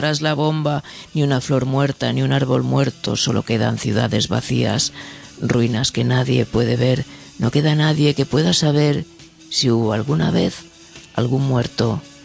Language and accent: Spanish; Madrid, Community of Madrid, Spain; como leo bastante mal en catalán y con un tono muy de Chamberí, que es de donde soy